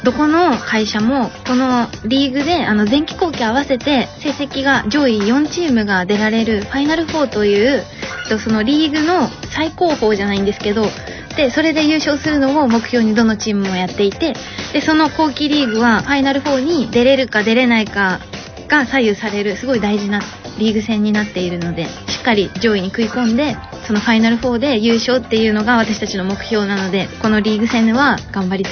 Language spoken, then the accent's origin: Japanese; Nagano, Japan; now in Gifu, Japan; 私も長野県出身で、長野県でも下の方なので本当岐阜寄りなんですけど、